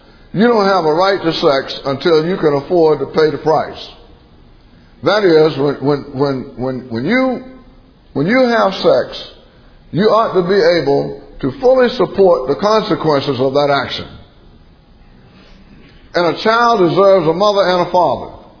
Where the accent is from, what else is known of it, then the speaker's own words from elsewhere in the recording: the South, United States; I was raised in the South. And the culture in which I was raised is completely different from the culture that I live in now.